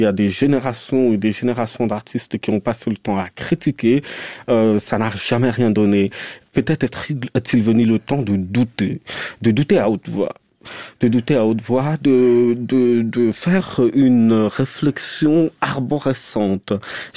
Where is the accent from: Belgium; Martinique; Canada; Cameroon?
Cameroon; Moi, je suis né au Cameroun, donc j'ai grandi dans une famille à peu près, en fait, des parents culturellement éduqués, instruits et tout